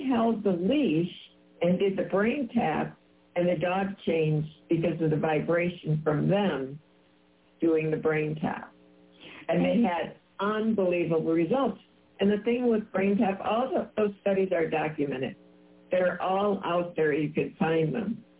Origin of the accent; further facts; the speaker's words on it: Chicago, Illinois, United States; I mean, I'm from Chicago. Pepsi was my thing